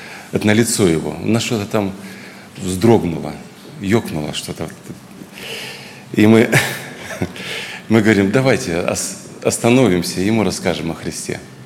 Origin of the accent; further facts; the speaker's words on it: Mozyr, Gomel Region, Belarus; А еще когда узнал, он с моего города, братья, с Мозыря.